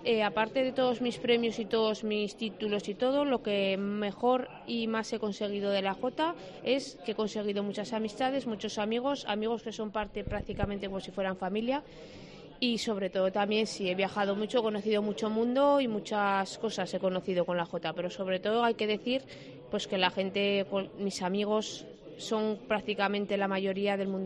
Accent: Tudela, Navarre, Spain; porque yo soy de Tudela y que me den el premio Comunidad Foral de Navarra en mi pueblo, pues para mí lo es todo.

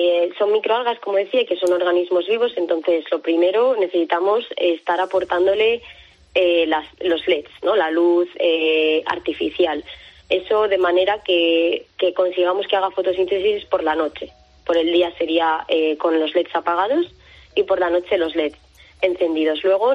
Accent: Community of Madrid, Spain; Pero bueno, yo soy madrileña, ¿eh?

